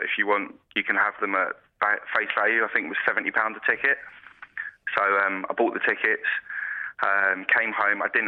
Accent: Coleraine, Northern Ireland, United Kingdom; Yeah, I come from Coleraine.

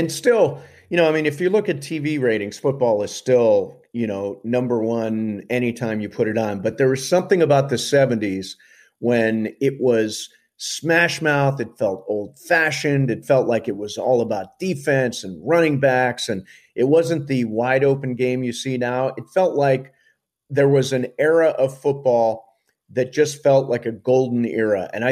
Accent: Toledo, Ohio, United States; also born or lived in Altoona, Pennsylvania; Moved when I was really young, So I didn't, although I visited Altoona all the time, I didn't, probably when I was six or seven, I left Altoona and came to Toledo.

